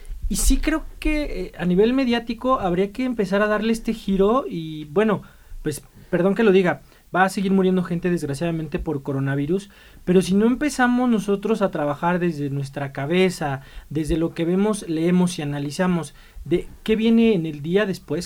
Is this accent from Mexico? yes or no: yes; Mexico; Muchas veces, pues, como mexicanos queremos ser o estadounidenses o nos sentimos con raíces europeas porque, bueno, nos colonizaron, ¿no?